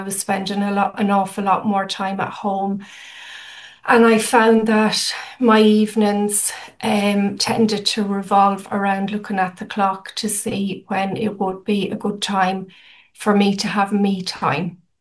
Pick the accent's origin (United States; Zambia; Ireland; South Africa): Ireland; Wexford, Leinster; also born or lived in Dublin; now in Barcelona, Spain; But I am originally from Ireland. I'm from Wexford. But I lived in Dublin for like 20 years as well, you know.